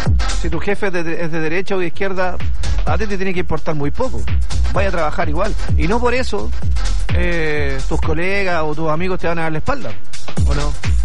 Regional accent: Chile; ¿Por qué somos así los chilenos?

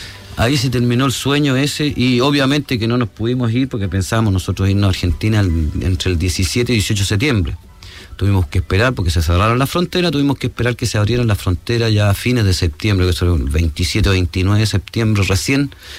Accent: Chile; moved away; Cuando nosotros nos fuimos de Chile, en ese afán de conquista, nuestra idea era vivir un tiempo en cada país de Latinoamérica.

